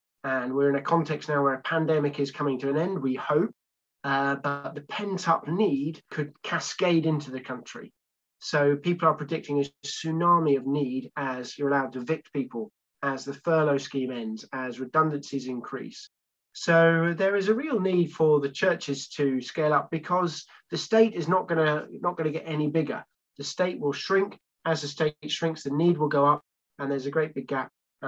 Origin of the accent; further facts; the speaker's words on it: Cambridge, East of England, United Kingdom; though I grew up in Cambridge.